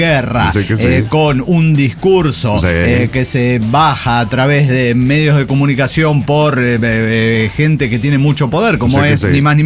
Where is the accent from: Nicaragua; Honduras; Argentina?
Honduras; now in Los Angeles, United States; Yo solo soy un hondureño viviendo en Los Ángeles, tierra de naranjas, aguacates y homeless.